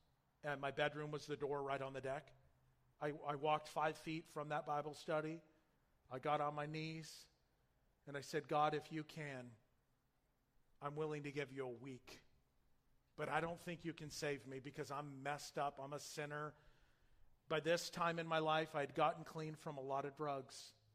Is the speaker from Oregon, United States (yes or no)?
no; Yorba Linda, California, United States; And I was born and raised here in Yorba Linda.